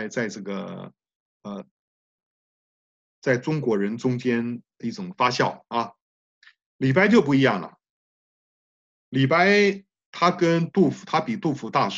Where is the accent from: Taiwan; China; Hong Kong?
Taiwan; 我在台湾出生长大